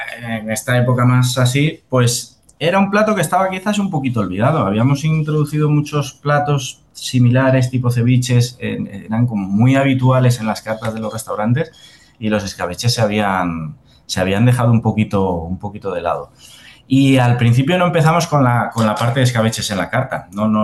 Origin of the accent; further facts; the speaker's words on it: Salamanca, Castile and León, Spain; Yo soy de Salamanca y mi abuela era de un pueblo, de la Ribera, de un pueblo que está a 100 kilómetros de Salamanca, que está un poco apartado, es Castilla Profunda.